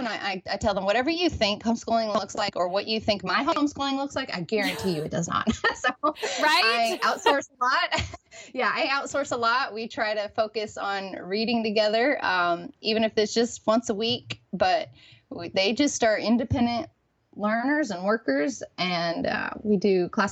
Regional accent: California, United States; I'm picking up from Southern California, moving across the country.

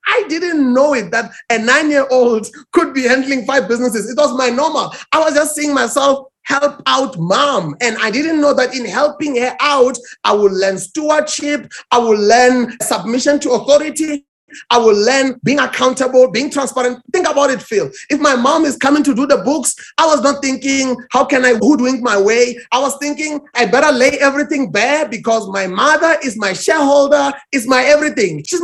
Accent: Pretoria, Gauteng, South Africa; I grew up in the Pretoria rural, so that's where I grew up.

